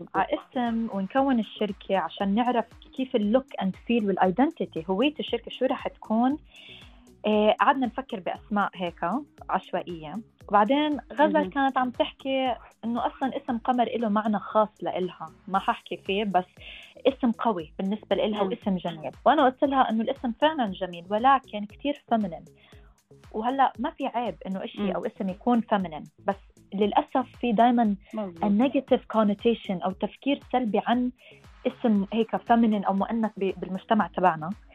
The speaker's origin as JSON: {"language": "Arabic", "region": "Sharjah", "country": "United Arab Emirates", "tie": "born or raised there", "also_born_or_lived": "Montreal, Canada", "said": "أنا فلسطينية الأصل، مولودة أو كنت مولودة بالإمارات في الشارقة بالذات. عشت معظم حياتي هون، بس في تقريبا 6 سنين من حياتي عشتهم بكندا بمونتريال، وهناك I graduated school. بعدين إجيت رجعت للإمارات كمان مرة للجامعة."}